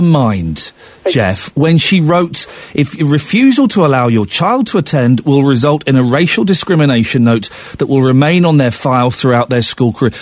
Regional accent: Slough, South East England, United Kingdom; I grew up in Slough, big Indian and Pakistani community

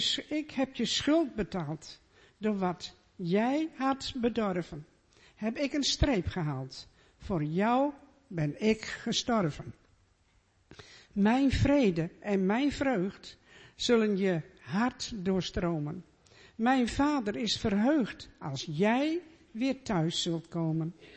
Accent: Emmeloord, Flevoland, Netherlands; also born or lived in Ter Apel; Ik ben geboren in Ter Apel, Vlachtwedde. En we zijn na de oorlog zijn wij met mijn ouders naar Emmeloord gegaan. Er was helemaal niks in Emmeloord. We stonden op een woonwagenkamp en we moesten wachten op de eerste huizen. En dat was de Rietstraat. Daar heb ik gewoond.

